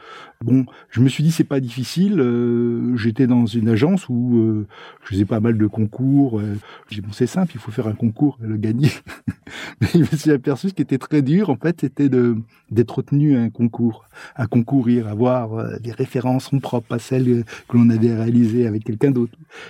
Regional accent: Blois, Centre-Val de Loire, France; Donc, j'étais originaire de Blois. J'ai fait mon diplôme sur Blois.

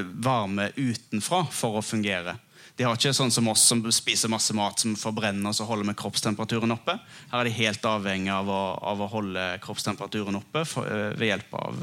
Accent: Western Norway, Norway; typisk habitat vestpå, der jeg kommer fra.

